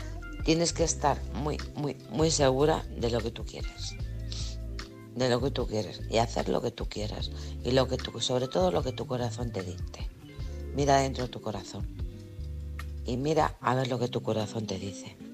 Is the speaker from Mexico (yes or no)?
no; Alcorcón, Community of Madrid, Spain; de Alcorcón.